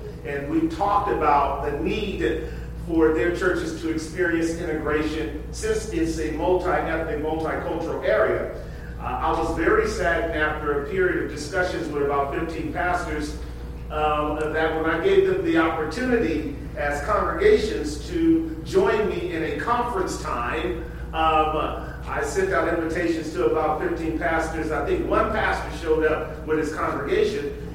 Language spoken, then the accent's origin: English; San Francisco, California, United States; and I came from San Francisco area. I'm a pastor in San Francisco, 11 years in a startup work.